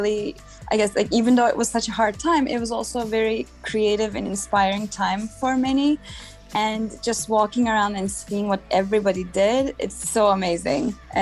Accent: Istanbul, Turkey; I was born in Istanbul, Turkey, and I grew up with all these handcraft techniques that I saw in the Grand Bazaar

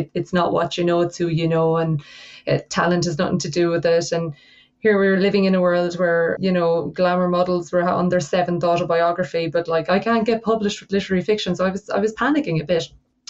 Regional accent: Ireland; This is because I'm from Ireland.

